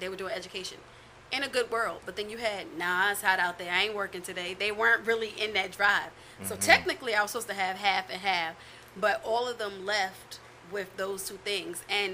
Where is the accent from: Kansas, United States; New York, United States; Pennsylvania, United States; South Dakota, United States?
New York, United States; Queens; I'm from New York, Southside Jamaica, Queens.